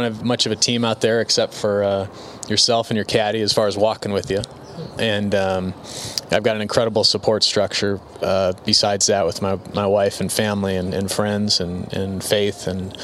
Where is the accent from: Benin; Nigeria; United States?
United States; Chicago, Illinois; Growing up in Chicago, we'd run around public golf courses all around the Chicagoland area trying to get twilight rates.